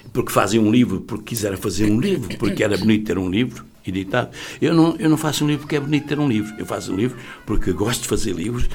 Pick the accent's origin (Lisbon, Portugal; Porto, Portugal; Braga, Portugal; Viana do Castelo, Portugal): Lisbon, Portugal; eu gostaria de estar mais na minha terra, gostaria de estar mais em Lisboa.